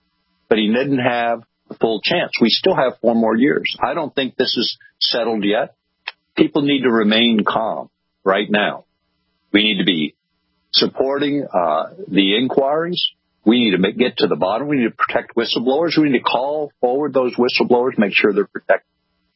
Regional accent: United States; And in my view, as an American, they can be an advisory group, but they have no right to legislate a thing that affects me

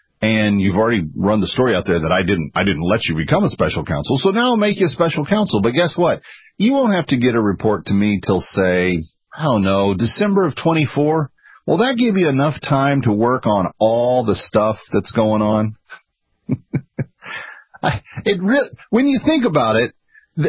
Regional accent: Texas, United States; born there; I am a Texan by birth, so for me to even acknowledge Oklahoma's existence is a very big deal.

